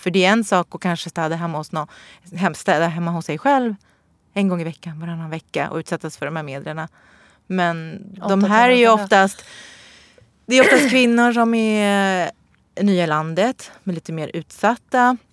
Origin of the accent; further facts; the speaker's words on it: Italy; Som italienare tänker vi alltid på vad vi äter.